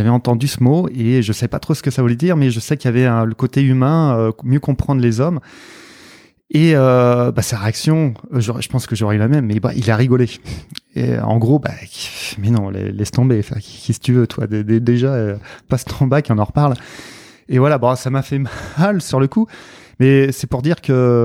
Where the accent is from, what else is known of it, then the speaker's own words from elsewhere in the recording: Nantes, Pays de la Loire, France; born there; Alors, je suis né à Nantes.